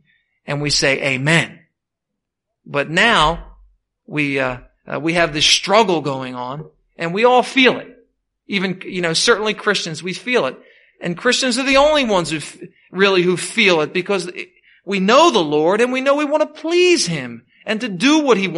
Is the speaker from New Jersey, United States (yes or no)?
no; Philadelphia, Pennsylvania, United States; I had a close friend growing up in Southwest Philadelphia.